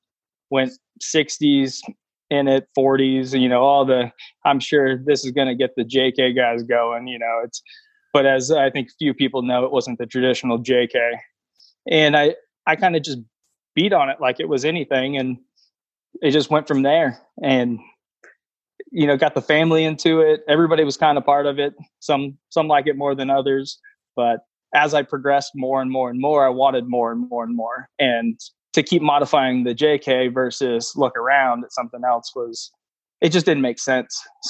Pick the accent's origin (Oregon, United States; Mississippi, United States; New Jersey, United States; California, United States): California, United States; Sacramento; born there; Well, kind of started, as a kid, I was born in Sacramento.